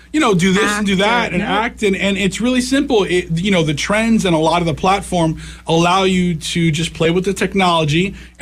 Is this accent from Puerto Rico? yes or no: yes; San Juan, Puerto Rico; Marie and I are both Puerto Rican. I'm from San Juan.